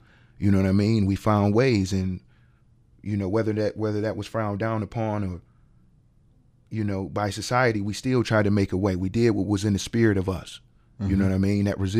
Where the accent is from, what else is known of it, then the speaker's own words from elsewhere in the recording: New York City, New York, United States; Like, I like to say I'm from the Lower East Side specifically because I was born in 84. So I grew up in the 90s and in the early 2000s.